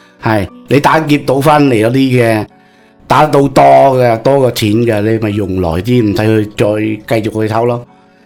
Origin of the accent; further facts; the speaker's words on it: Vietnam; now in Canada; 只要你我哋越南人团结起上嚟，喺监狱都可以找到一个叫做地位喺度